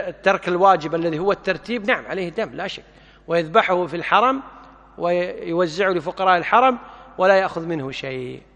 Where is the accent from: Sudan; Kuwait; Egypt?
Kuwait; أما عندنا في الكويت إذا مر يوم واحد وما أحد أكل لحم يسمونه فقير عندنا